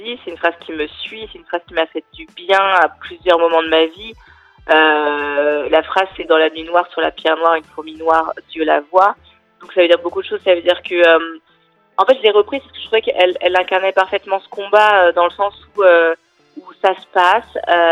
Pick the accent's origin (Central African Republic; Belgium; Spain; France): France; moi je suis en France, j'ai grandi en France, mon père est marocain, donc j'ai la double nationalité. Mmh. Et c'est vrai que j'ai grandi avec finalement deux cultures en moi.